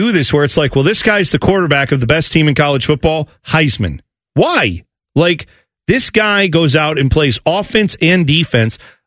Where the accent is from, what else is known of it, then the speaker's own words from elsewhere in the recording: Gahanna, Ohio, United States; I grew up in Gahanna, too, for like the first 5 years of my life. That's where I lived.